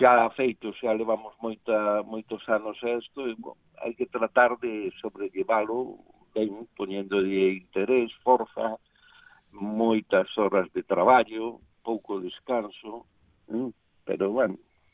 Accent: Ferrol, Galicia, Spain; Son de Ferrol.

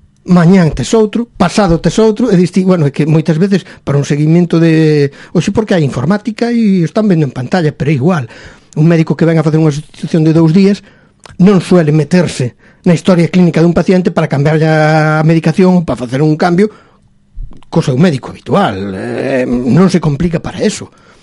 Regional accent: A Coruña, Galicia, Spain; eu que son da Coruña, me avisan de un día para outro para ir a facer unha sustitución a Burela

